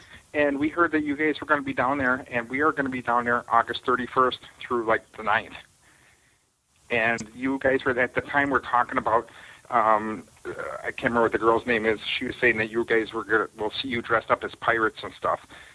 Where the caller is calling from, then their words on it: Wisconsin, United States; Wisconsin.